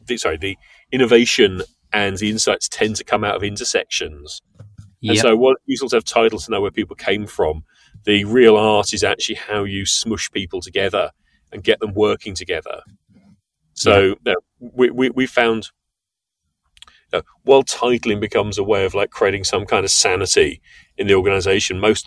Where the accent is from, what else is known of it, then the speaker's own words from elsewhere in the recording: United Kingdom; moved away as an adult; now in United States; I'm a British person, and I moved to America more than a decade ago.